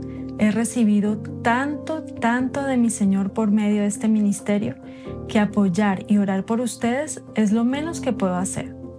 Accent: Colombia; now in Medellín, Colombia; Soy de Colombia y estoy ubicada en Medellín, Antioquia. Le sirvo al Señor con las mujeres de mi iglesia local.

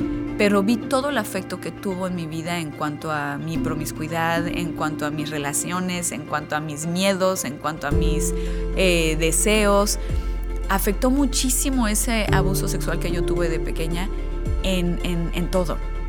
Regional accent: Mexico City, Mexico; born there; now in Querétaro, Mexico; Yo soy mexicana y vivo en Querétaro, aunque nací en la Ciudad de México, pero mi esposo fue llamado como pastor a Querétaro hace 9 años ya.

